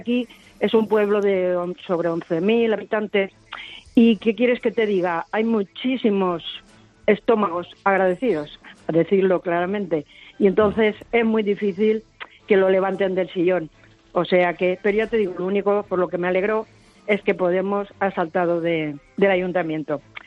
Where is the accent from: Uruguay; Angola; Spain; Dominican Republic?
Spain; Picanya, Valencian Community; Vamos a ver, mira, es que lo de mi pueblo, de la Comunidad Valenciana, Picaña concretamente, es cosa curiosa